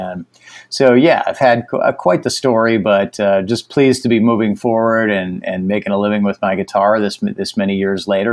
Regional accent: Illinois, United States; also born or lived in Los Angeles / New York; I grew up in the Chicago suburbs and just played with bands about there, and eventually stumbled my way out to LA when I was younger for a couple years, working.

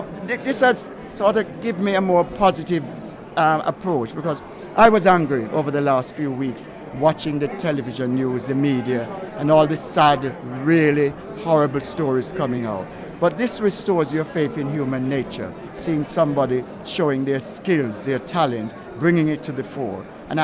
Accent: Jamaica; accent: Jamaican; also born or lived in Britain; now in United Kingdom; I was born in Britain, although I have a Jamaican accent. But at an early age, I was sent to Jamaica by my parents and stayed in Jamaica until I came back here in 1979.

